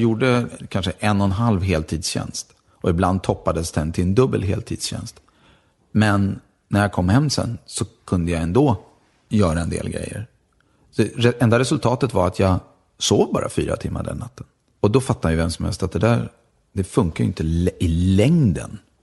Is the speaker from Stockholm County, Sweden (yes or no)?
yes; Stockholm, Stockholm County, Sweden; Ja, jag är född i Aspudden. Ja. Och sen när jag var 10 flyttade vi till Sätra.